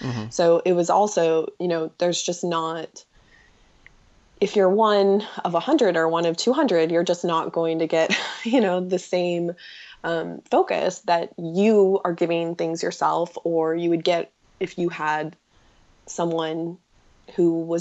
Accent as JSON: {"language": "English", "region": "Midwest", "country": "United States", "said": "So I'm a girl from the Midwest."}